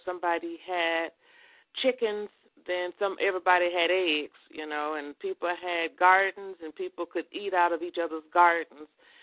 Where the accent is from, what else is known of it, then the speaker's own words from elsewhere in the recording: Natchez, Mississippi, United States; I grew up in Natchez, Mississippi, and I grew up during a time when Natchez was segregated.